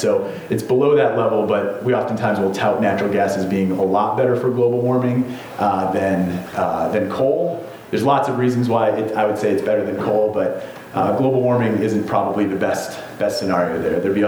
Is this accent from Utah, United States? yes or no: no; Wisconsin, United States; including my hometown in Wisconsin.